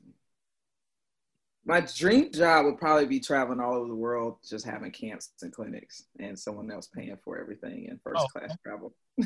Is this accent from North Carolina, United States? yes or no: yes; Roseboro, North Carolina, United States; So my home, I'm from humble beginnings in Roseboro, North Carolina. Obviously, it's a small town right southeast of Fayetteville.